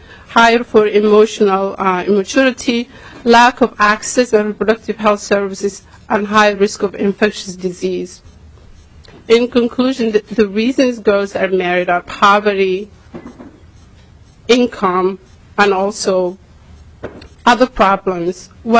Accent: United States; I'm Somali American.

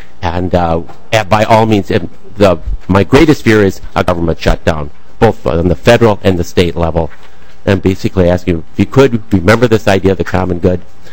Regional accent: St. Paul, Minnesota, United States; I'm from St. Paul.

